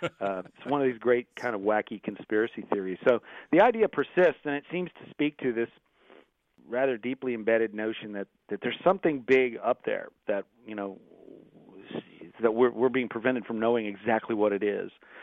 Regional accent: United States; this American voyage that I, as an American, had never even remotely heard of.

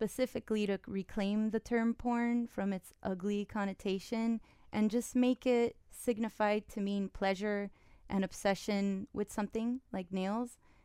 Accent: Miami, Florida, United States; So I grew up in Miami since I was a kid with Hispanic parents.

